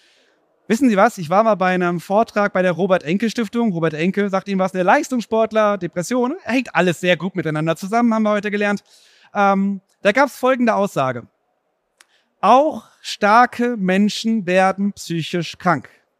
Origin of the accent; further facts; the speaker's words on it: Cologne, North Rhine-Westphalia, Germany; Ich komme aus Köln